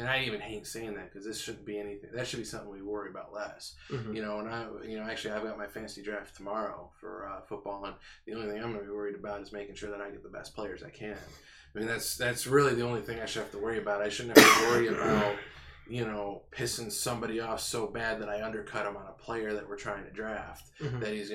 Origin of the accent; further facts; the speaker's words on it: Rochester, New York, United States; now in Jacksonville, United States; My hometown's Rochester. And, you know, I talk to my brother all the time up in New York